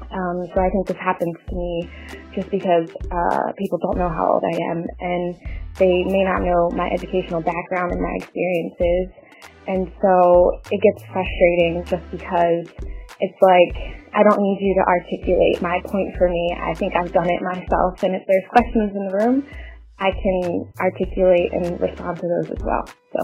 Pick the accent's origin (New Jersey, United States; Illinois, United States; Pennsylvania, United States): Pennsylvania, United States; Philadelphia; now in New York City, United States; I'm 30 years old. I live in New York City, and I grew up in Philadelphia.